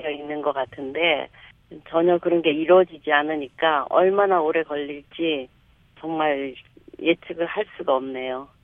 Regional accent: United States; 그런 발언을 할 위치인가 같은 미국 사람으로서 아쉽네요.

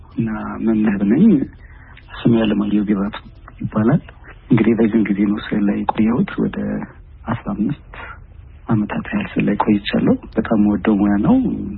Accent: Addis Ababa, Ethiopia; እንዳጋጣሚ ኮተቤ አካባቢ ስለነበርኩ የኮሌጅ ተማሪዎችም ሊመጡ ይችላል። ጠላም አለ እዛ ውስጥ ነው ያደኩት ለረዥም ጊዜ።

